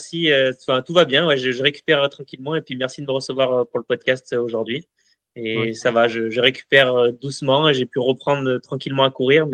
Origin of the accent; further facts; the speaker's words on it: Chagnon, Auvergne-Rhône-Alpes, France; Alors, j'ai 27 ans. Je suis originaire de Chagnon. C'est pas très loin de Saint-Étienne.